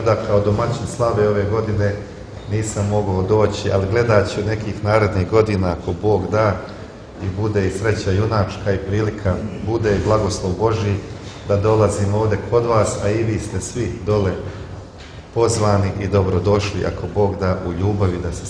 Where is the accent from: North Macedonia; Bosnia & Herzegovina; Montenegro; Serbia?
Montenegro; Žabljak, Žabljak Municipality; žabljak moj rodni kraj slavi preobraženje